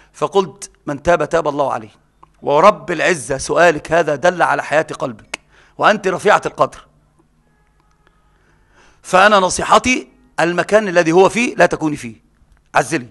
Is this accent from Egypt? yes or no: yes; Egypt; احنا بقى عندنا العوام عندنا في مصر